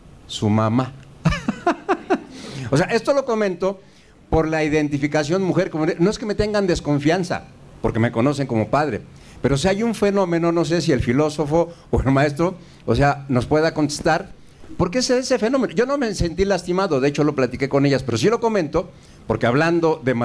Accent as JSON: {"language": "Spanish", "town": "Cuernavaca", "region": "Morelos", "country": "Mexico", "said": "Yo vengo de Cuernavaca"}